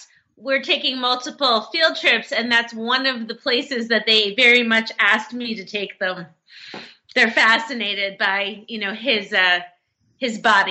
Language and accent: English; New Jersey, United States; born there; I was born in New Jersey. I went to college at Wellesley College in Massachusetts, where I studied cognitive science.